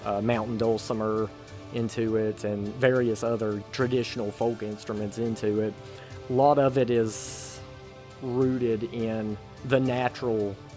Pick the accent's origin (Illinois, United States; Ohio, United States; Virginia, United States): Virginia, United States; Woodlawn; I'm from Woodlawn, Virginia.